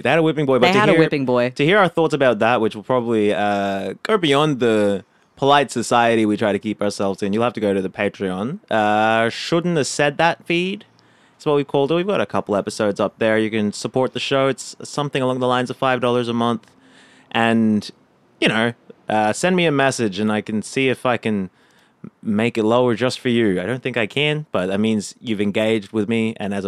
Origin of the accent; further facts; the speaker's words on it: Canberra, Australian Capital Territory, Australia; We're from Canberra.